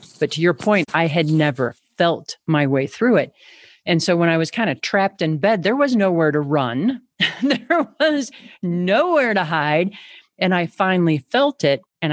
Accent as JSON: {"language": "English", "region": "Midwest", "country": "United States", "said": "Because I'm like, wait a minute, I'm from the Midwest."}